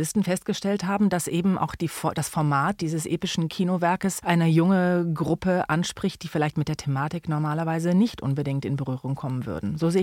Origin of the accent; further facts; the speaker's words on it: Bonn, North Rhine-Westphalia, Germany; Als Bonner Kind ist das eine Sache, dass der Rhein mich sowieso immer sehr bewegt.